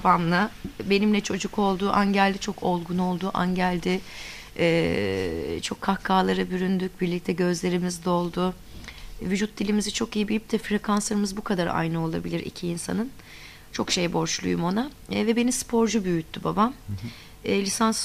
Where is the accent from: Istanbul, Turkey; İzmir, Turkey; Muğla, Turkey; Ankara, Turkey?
Muğla, Turkey; Bodrum; Ve daha sonra Bodrum'da büyüdüm ben. Bodrum'un merkezinde büyüdüm.